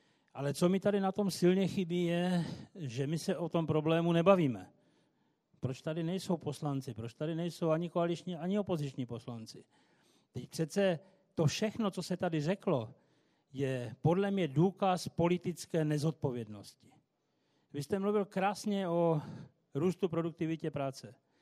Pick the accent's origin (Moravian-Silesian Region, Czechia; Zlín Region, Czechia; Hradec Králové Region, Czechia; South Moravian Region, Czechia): Moravian-Silesian Region, Czechia; Ostrava; a jsem z Ostravy a tíží nás ten problém stejně, jak se tady o tom hovoří